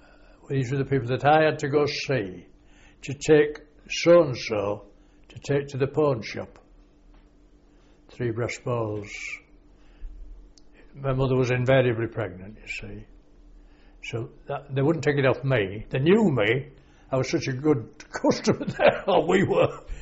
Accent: Selby, Yorkshire and the Humber, United Kingdom; I was brought up in Selby, yeah. Selby, Yorkshire.

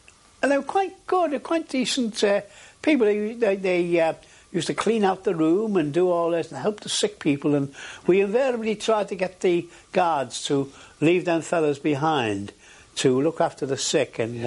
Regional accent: England, United Kingdom; Funnily enough, I'm not saying this because I'm English, but the Americans were the biggest defaulters in that respect.

